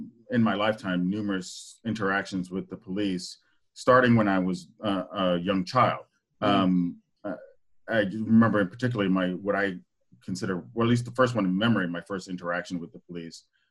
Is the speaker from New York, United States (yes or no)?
yes; New York City, New York, United States; also born or lived in Philadelphia; Well, I am, I grew up in, I was born in Philadelphia. I grew up in New York City. I joined the Navy when I was 19.